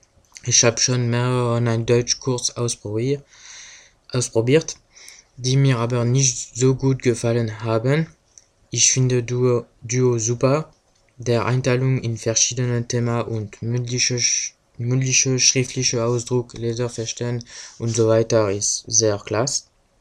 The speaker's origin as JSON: {"language": "German", "country": "France", "second_language": "German", "said": "Ich komme aus Frankreich und ich absolviere ein deutsch-französisches Studium in Maschinenbau."}